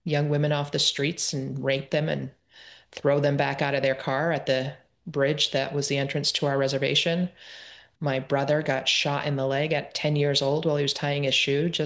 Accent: Maine, United States; I am Bear Clan from the Penobscot Nation and Crow Clan from the Passamaquoddy Tribe at Zibayik.

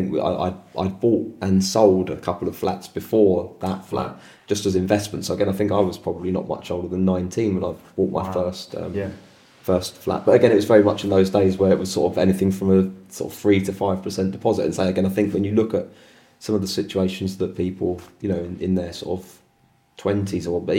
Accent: London, United Kingdom; I am a Londoner.

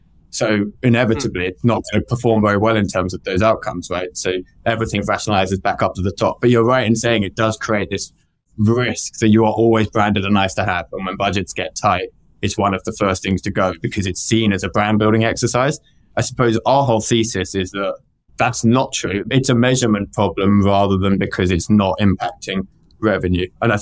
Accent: England, United Kingdom; I'm being very British right now. We're quite simple in England until the age of about 40.

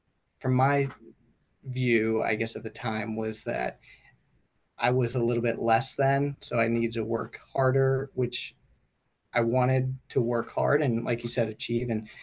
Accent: Baltimore, Maryland, United States; I grew up in Baltimore, where lacrosse is a big thing.

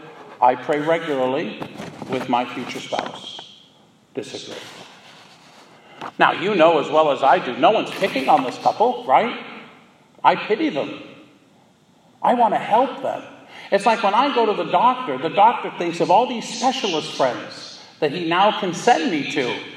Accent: Boston, Massachusetts, United States; I'm Irish, I'm from Boston. Never do I talk about those things.

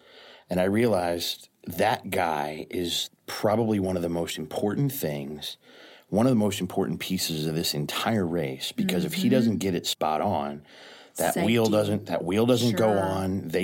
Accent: St. Louis, Missouri, United States; I grew up in South St. Louis. I've been a St. Louis kid my whole life.

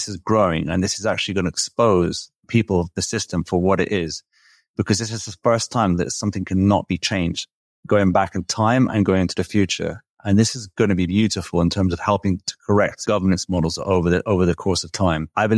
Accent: Belgrade, Serbia; where I'm living right now in Belgrade, my home country

